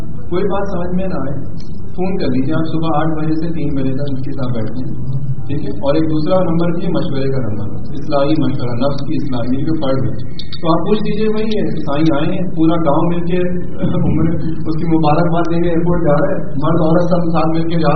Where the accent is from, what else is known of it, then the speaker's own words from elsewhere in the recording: Hyderabad, Sindh, Pakistan; ہم لوگ بھی حیدرآباد کے ہیں, حیدرآباد میں میری پیدائش